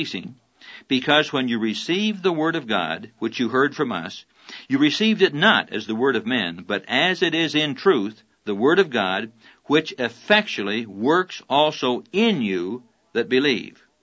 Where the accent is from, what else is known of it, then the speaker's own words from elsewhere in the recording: Neola, Iowa, United States; When I was a kid growing up in Neola, Iowa, population 900